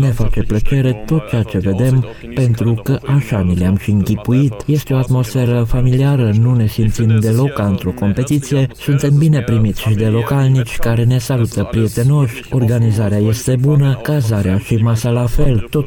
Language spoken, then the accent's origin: Romanian; Augsburg, Bavaria, Germany; Romanian is a second language; sunt din Augsburg, Germania și pentru prima dată aici.